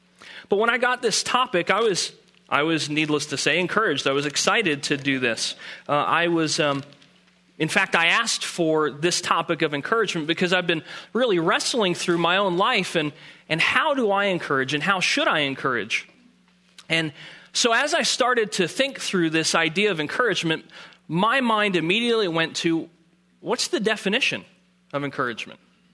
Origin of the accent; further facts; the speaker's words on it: New Jersey, United States; Now, I'm from Jersey, just outside of Philly, and so all of my illustrations tend to be Philadelphia illustrations.